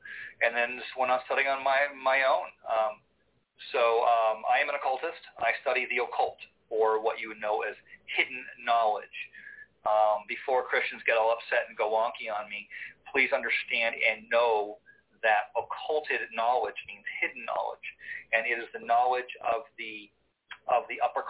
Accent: Phoenix, Arizona, United States; I'm from Phoenix, Arizona. I was born and raised in the North Valley. Moved out to the desert when I was 18.

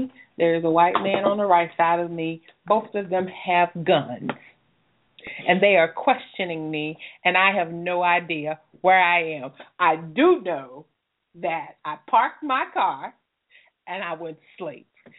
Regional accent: the South, United States; Listen, I'm from the South. I do yes, sir, no, sir, yes, ma'am, no, ma'am.

